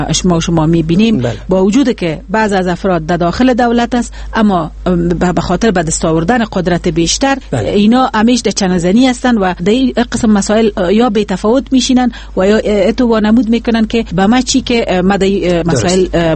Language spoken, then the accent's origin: Persian; Afghanistan; همه ما افغان هستیم و لاقل به خاطر مسلمان بودن